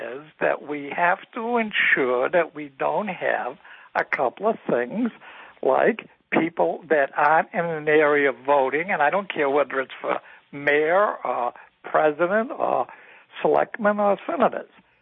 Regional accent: Boston, Massachusetts, United States; now in Rochester, United States; I grew up in Boston under the Curly machine.

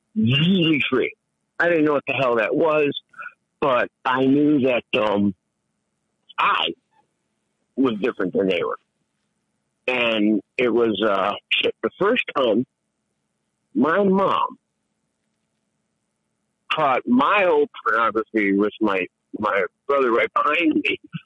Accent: Jamaica; Here's a lot of background. I'm Jamaican.

